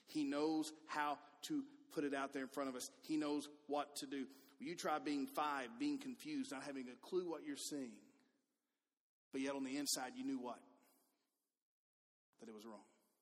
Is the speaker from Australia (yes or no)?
no; Livingston, Alabama, United States; He is there, Alabama Coachella. That's in my hometown of Livingston.